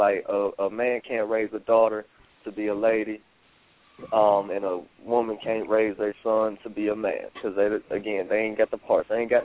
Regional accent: Detroit, Michigan, United States; Just because of growing up in Detroit and things of that nature.

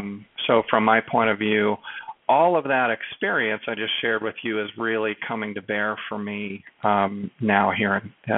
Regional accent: San Diego, California, United States; It's in my hometown of San Diego.

